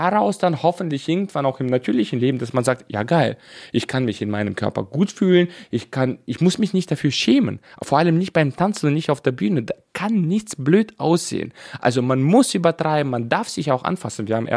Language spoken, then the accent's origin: German; Moldova; now in Germany; Ich komme ja aus Moldawien und wir hatten noch jahrelang ein Plumpsklo